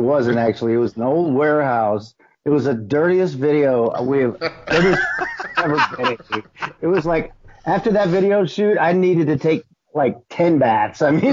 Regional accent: Springfield, Missouri, United States; I'm from Springfield, Missouri originally, and the band I had was called

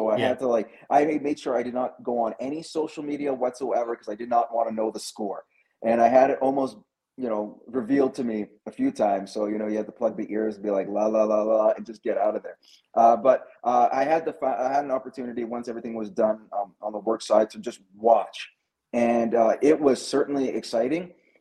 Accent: Canada; from the fan perspective as a Canadian

